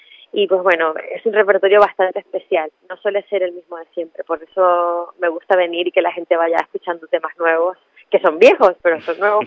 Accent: Andes, Venezuela; yo soy de los Andes, en Venezuela, y pues bueno, cuando hace frío y tal, una zona donde hacía más fresquito

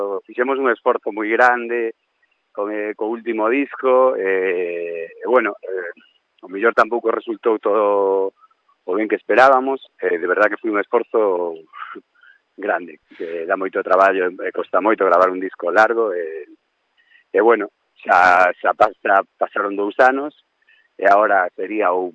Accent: Salcedo, Galicia, Spain; eu son de Lugo, un concello que se chama Pobra de Brollón, bueno, son de un pueblo que pertenece a ese concello, que se chama Salcedo.

